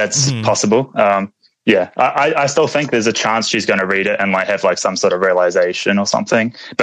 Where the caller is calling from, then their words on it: New Zealand; I'm from New Zealand